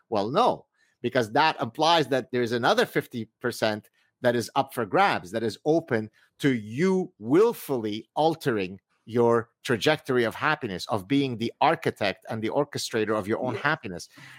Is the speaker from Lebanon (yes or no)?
yes; Lebanon; I'm someone who is... from the Mediterranean area, of course. I'm from Lebanon. Look how my skin gets when the summer comes.